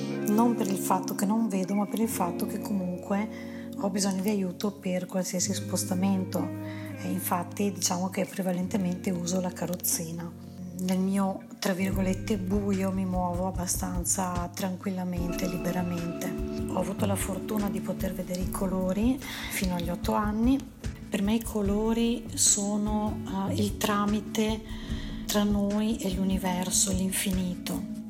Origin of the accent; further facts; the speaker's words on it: Veneto, Italy; 48 anni e sono nata e vivo in provincia di Venezia.